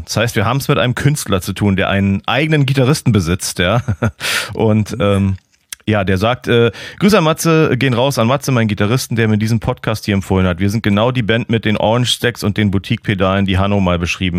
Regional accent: Husum, Schleswig-Holstein, Germany; now in Berlin, Germany; Autobahn-Pendelfahrten zwischen Berlin und meiner alten Heimat Husum.

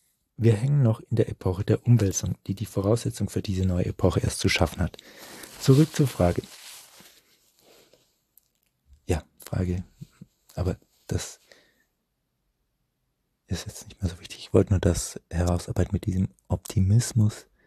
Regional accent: West Germany, Germany; born there; ist ja wie ich auf dem Territorium von Westdeutschland geboren.

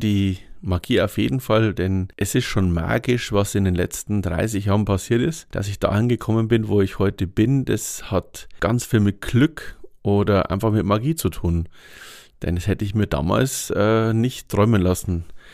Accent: Bavaria, Germany; ich wollte schon gerne in meiner Heimat bleiben. Aber in der Heimat, hier in der Oberpfalz

